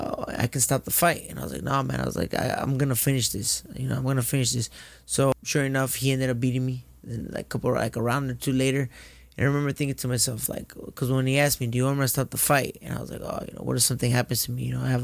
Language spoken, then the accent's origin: English; Compton, California, United States; Okay, so I was born in Martin Luther King Hospital in L.A.